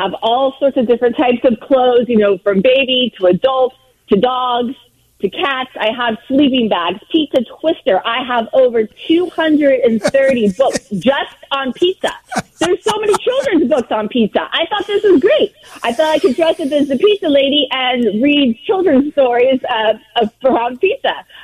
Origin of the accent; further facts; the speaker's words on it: California, United States; I'm from Southern California.